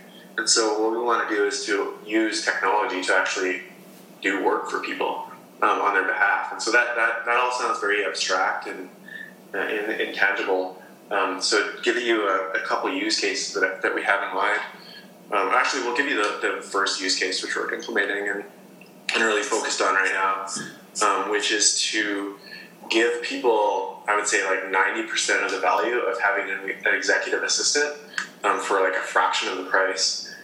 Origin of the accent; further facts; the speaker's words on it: Saskatchewan, Canada; also born or lived in Boston / Seattle / San Francisco / San Jose; Originally from Saskatchewan.